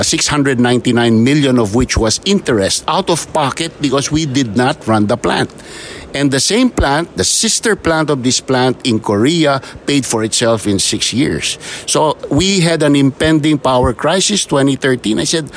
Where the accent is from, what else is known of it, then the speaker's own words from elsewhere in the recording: Philippines; So these are delicacies that I really enjoy as a Filipino.